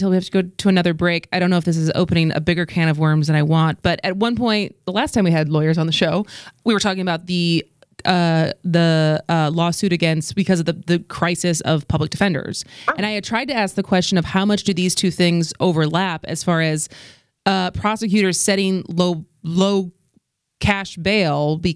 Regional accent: Madison, Wisconsin, United States; I grew up in Madison.

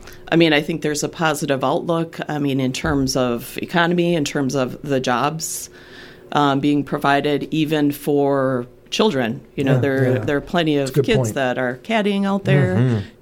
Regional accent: Milwaukee, Wisconsin, United States; I am actually from Milwaukee.

